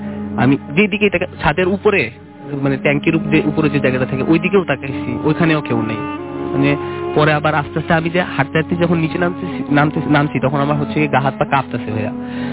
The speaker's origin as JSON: {"language": "Bangla", "town": "Dhaka", "region": "Dhaka Division", "country": "Bangladesh", "said": "আমি ঢাকা পল্টন থেকে এসেছি।"}